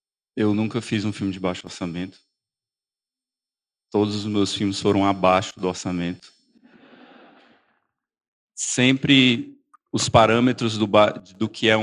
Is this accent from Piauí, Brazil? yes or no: no; Ceará, Brazil; Eu sou do Ceará e obviamente, os custos para filmar no Ceará não são os mesmos para filmar em São Paulo ou no Rio de Janeiro